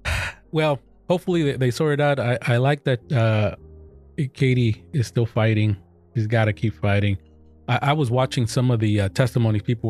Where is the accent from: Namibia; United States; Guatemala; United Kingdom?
Guatemala; because I came from Guatemala.